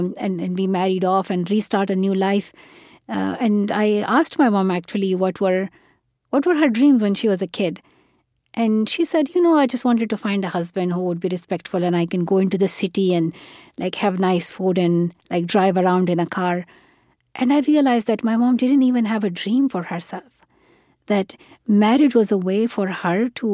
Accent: Pakistan; growing up in Pakistan, we had not heard about therapy and mental health

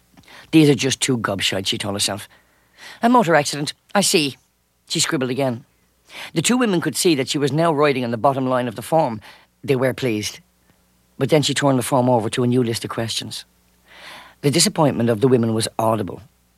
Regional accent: Dublin, Leinster, Ireland; now in United States; Yeah, I grew up in the city centre of Dublin, and it's populated mainly by dockers, stevedores, and on the female side, market dealers.

